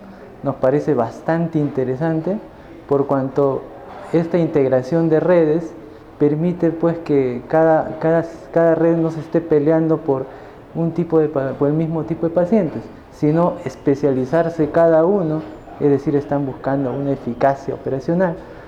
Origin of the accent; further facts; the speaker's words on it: Peru; soy reumatólogo, médico del Perú.